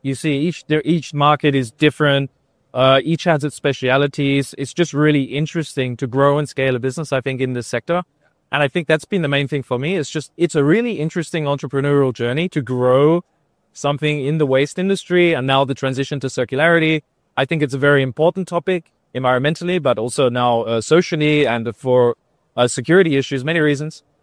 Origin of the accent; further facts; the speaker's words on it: New Zealand; I'm from New Zealand, personally.